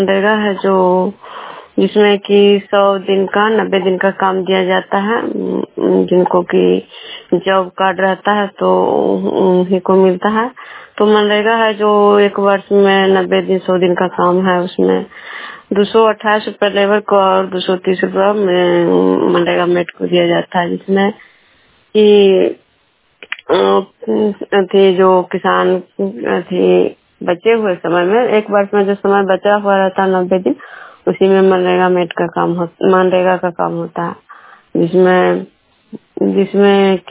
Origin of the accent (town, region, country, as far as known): Vishnupur, Bihar, India